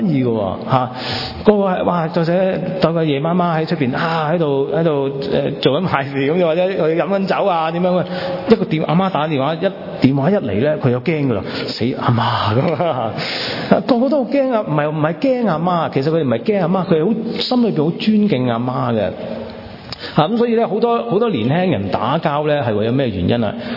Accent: China; 那我們中國人很謙虛的

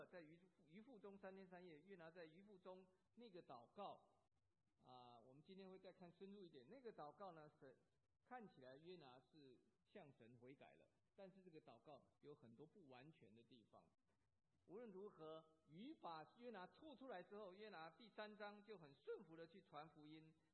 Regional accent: China; 我们中国人那个时代是靠近二次大战这个结束没多久，中国人跟日本人是很不相容的

